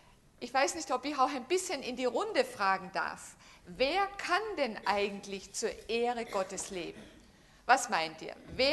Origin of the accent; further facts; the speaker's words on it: Austria; now in Germany; Österreich, genau. Ich bin eine waschechte Österreicherin.